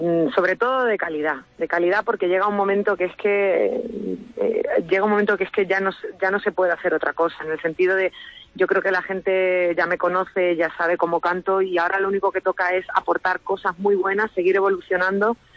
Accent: Valencia de Alcántara, Extremadura, Spain; He formado parte de comparsa, de la comparsa del Clavo que hay en Valencia de Alcántara, en mi pueblo.

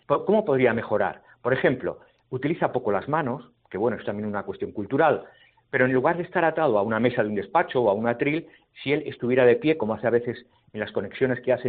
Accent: Toledo, Castilla-La Mancha, Spain; y sigo queriendo a mi tierra, a Castilla-La Mancha y a Toledo

